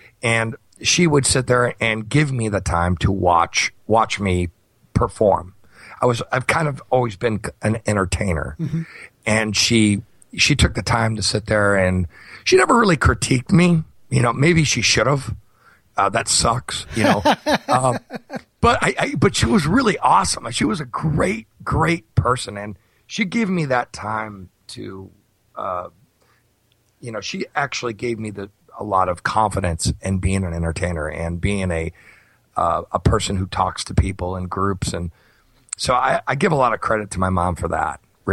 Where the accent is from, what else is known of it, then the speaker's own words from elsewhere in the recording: Chicago, Illinois, United States; So I lived all over the northwest suburbs off of Chicago. So the rich middle class, rich to middle class areas. I didn't live in the city of Chicago ever, mm-hmm. but I just kind of claim that I'm from Chicago